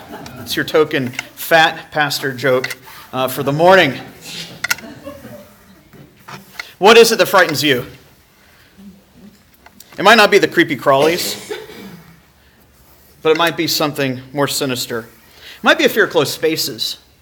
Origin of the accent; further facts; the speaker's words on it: Jacksonville, Florida, United States; I remember I'm from Jacksonville, Florida, from the deep south, probably about as far south as you go before you get back into northern territory.